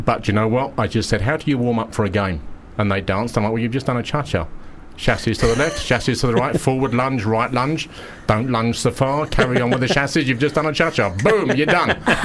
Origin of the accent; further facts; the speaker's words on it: Romford, London, United Kingdom; can you believe that I'm from Romford?